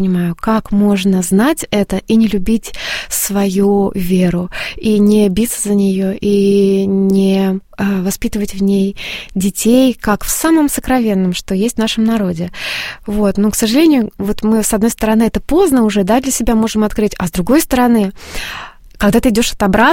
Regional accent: Udmurtia, Russia; Да, это Урал.

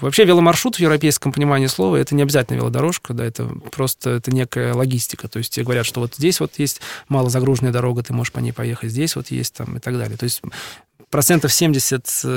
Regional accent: Russia; Мы говорим, ну, вот из России. Ой, вы русские, да, мы русские.

